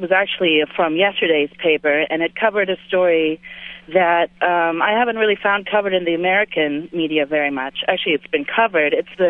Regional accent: Berlin, Germany; moved away; I read my local newspaper from Berlin. I'm from Berlin

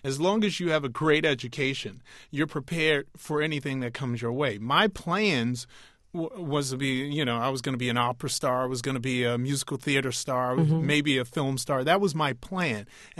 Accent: New York City, New York, United States; You know, one of the wonderful things about growing up in New York City is you gain a whole lot of great common sense.

